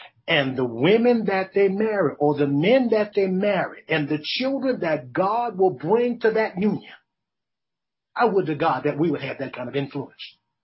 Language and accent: English; New Orleans, Louisiana, United States; now in Houston, United States; Now, I'm from New Orleans, Louisiana. I've seen a lot of floods. Not too long ago, here in Houston, Texas, we saw a big flood.